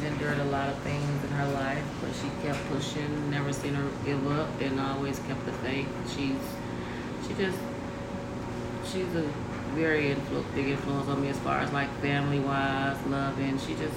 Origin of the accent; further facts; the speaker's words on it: Pine Bluff, Arkansas, United States; born there; I was born in Pine Bluff, Arkansas.